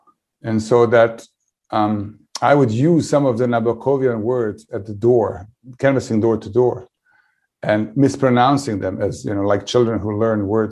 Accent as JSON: {"language": "English", "town": "Sarajevo", "region": "Federation of Bosnia and Herzegovina", "country": "Bosnia & Herzegovina", "tie": "born or raised there", "said": "I grew up in Sarajevo, Bosnia and Herzegovina."}